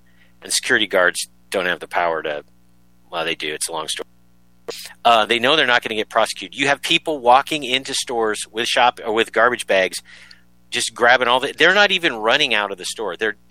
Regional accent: Washington, United States; Washington, my home state, is closing some of its prisons because they don't have enough inmates.

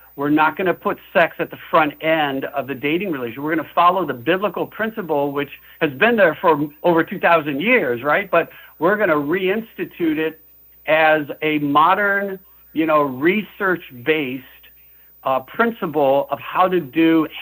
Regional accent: California, United States; Because I told them I was from California and I'm in South Carolina at this restaurant.

